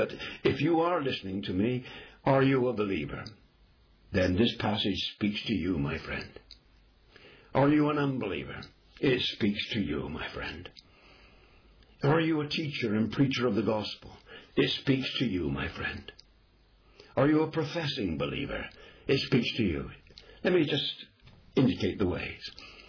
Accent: England, United Kingdom; Now, I'm an Englishman. I'm not ashamed of it. I am an Englishman.

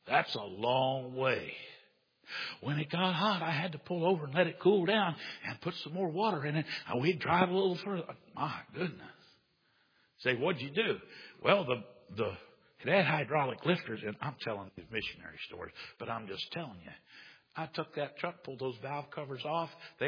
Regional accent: United States; born there; So I was born in America. I'm liberated.

